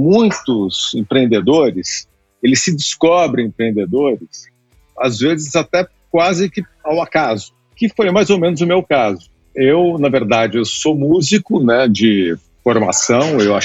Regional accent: São Paulo, Brazil; Bom, eu sou um paulistano, né? Nasci em São Paulo, capital.

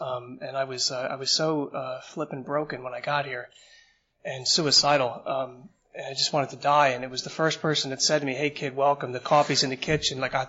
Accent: Trenton, New Jersey, United States; I grew up in a pretty bad neighborhood. I grew up in Trenton, New Jersey, and if anybody's familiar with Trenton, well, there's no reason to go there, really

